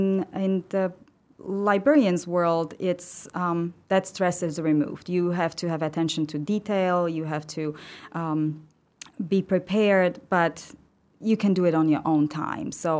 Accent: Žilina, Žilina Region, Slovakia; also born or lived in Bratislava; So when we travel from the capital where I lived later on to Žilina, to my hometown, I think there are about 3 or 4 castles just along the highway.

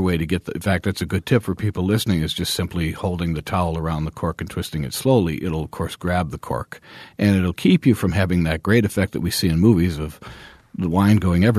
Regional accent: Ohio, United States; Oregon, upstate New York, my home state of Ohio.

